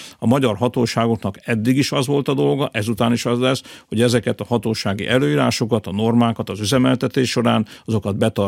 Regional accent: Debrecen, Hajdú-Bihar, Hungary; hogyha én debreceni vagyok

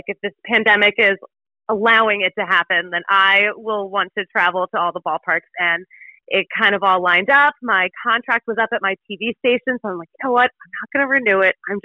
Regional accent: Philadelphia, Pennsylvania, United States; I grew up in Philly, but like for some reason I'd never been to Pittsburgh.

